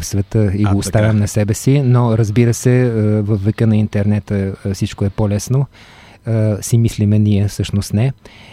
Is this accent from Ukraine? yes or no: no; Moscow, Russia; Ние си говорим по-руски, защото той е от Москва и аз съм от Москва отчасти.